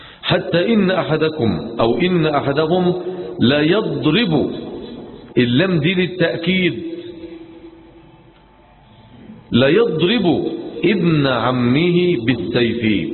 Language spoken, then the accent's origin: Arabic; Egypt; يعني احنا مثلا عندنا في مصر لما نقول لواحد حط المية في البراد